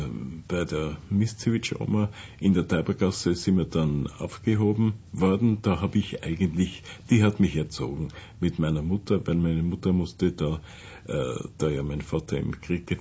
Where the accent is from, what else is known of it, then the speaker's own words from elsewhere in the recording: Vienna, Austria; born there; Ich bin geboren 1941 in Wien. Entstanden bin ich eigentlich in der Steiermark in Kaltwasser in einer Jagdhütte.